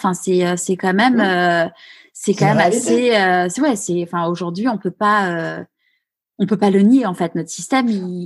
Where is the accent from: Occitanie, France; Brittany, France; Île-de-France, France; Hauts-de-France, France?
Île-de-France, France; Neuilly-sur-Seine; moi j'ai grandi à Neuilly-sur-Seine, hein